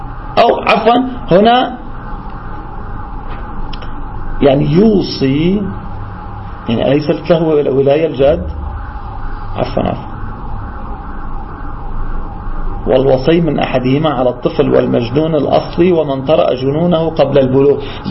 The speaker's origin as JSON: {"language": "Arabic", "country": "Lebanon", "said": "حتى عندنا بلبنان إحنا نتكلم"}